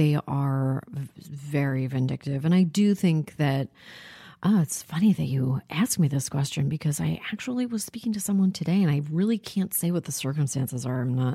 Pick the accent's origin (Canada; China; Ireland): Canada; Toronto, Ontario; now in United States; I did. I grew up in Toronto. It's completely different. I love it here.